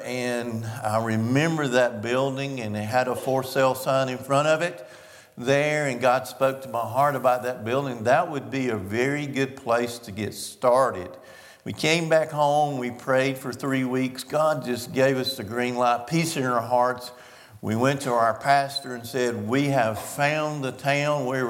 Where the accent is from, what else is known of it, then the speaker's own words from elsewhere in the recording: the South, United States; we did a survey trip out west, and we grew up in the South.